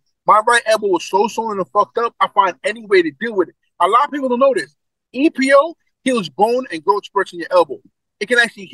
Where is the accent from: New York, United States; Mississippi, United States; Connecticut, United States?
New York, United States; Brooklyn; You know, I'm from Brooklyn, man. I take it on the chin. I bounce back.